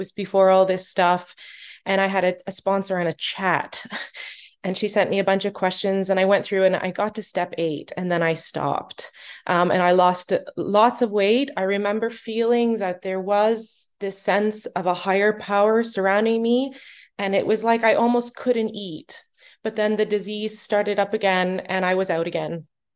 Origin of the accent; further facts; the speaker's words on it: Canada; now in Norway; I'm originally from Canada, and I now live in Norway.